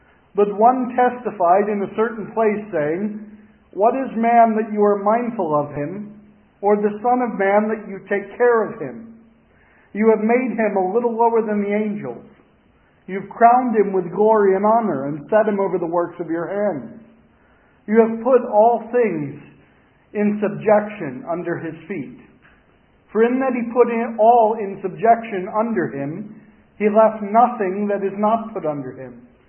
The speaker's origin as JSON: {"language": "English", "town": "Reading", "region": "Pennsylvania", "country": "United States", "said": "from Pennsylvania, specifically from the place called Reading, which is about an hour northwest of Philadelphia."}